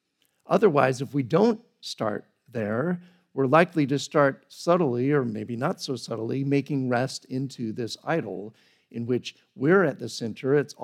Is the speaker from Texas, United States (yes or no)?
no; Oregon, United States; I grew up in the Pacific Northwest in Oregon